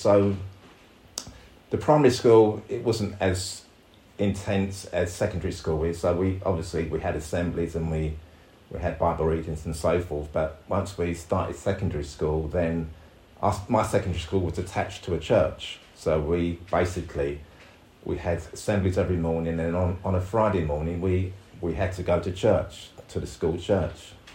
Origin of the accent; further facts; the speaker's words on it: Camberwell, London, United Kingdom; I was born, as many of you know, I was born in London, South London actually, a place called Camberwell. One of six children. My parents came from the Caribbean in the 50s and they met in London, got married and had me and my brothers and sisters.